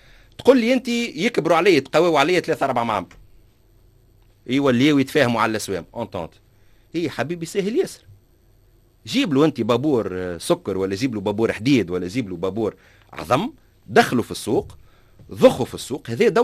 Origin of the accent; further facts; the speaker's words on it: Sfax, Sfax Governorate, Tunisia; أنا أصلي من صفاقس.